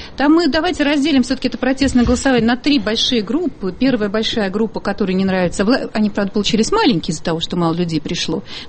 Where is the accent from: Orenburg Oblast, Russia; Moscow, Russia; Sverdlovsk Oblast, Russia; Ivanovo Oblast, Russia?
Moscow, Russia; это Москва для меня. Я москвич.